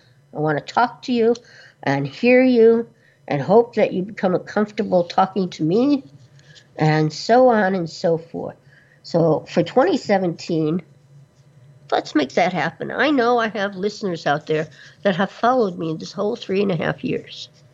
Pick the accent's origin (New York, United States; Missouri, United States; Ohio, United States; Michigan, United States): Michigan, United States; Detroit; born there; also born or lived in California / Florida; now in North Carolina, United States; You know, I was born in Detroit, lived in California for a zillion years, and I moved and lived in Florida when I was a kid. But I come back to North Carolina